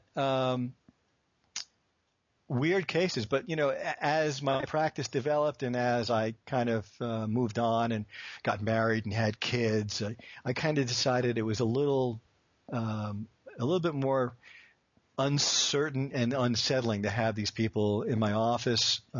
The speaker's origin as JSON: {"language": "English", "town": "New York City", "region": "New York", "country": "United States", "tie": "born or raised there", "said": "And I grew up in New York City in Queens, and I worked as a construction worker to pay for undergraduate school."}